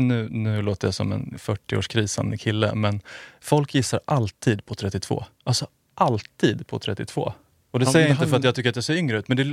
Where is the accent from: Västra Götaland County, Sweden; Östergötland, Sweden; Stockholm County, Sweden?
Stockholm County, Sweden; Jag är född utanför Stockholm. Har bott utanför Stockholm, flyttat in till Kungsholmen nu.